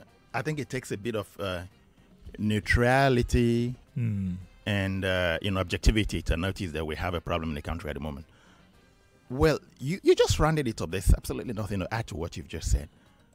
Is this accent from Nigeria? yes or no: yes; Nigeria